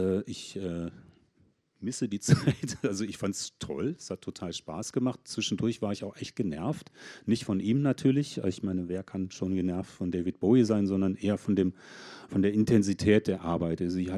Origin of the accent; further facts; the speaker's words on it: North Rhine-Westphalia, Germany; wie ich als Jugendlicher da in meinem Heimatort in der Nähe von Köln, jetzt ist es raus, gesessen habe und dachte, hier ist die Welt zu Ende.